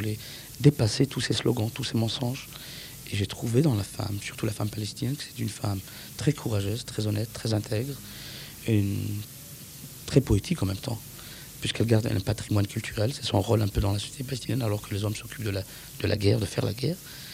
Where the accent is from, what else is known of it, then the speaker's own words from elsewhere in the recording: Morocco; born there; Je viens d'une culture du monde arabe. Je suis né au Maroc, donc ça m'a permis d'avoir ces sensibilités culturelles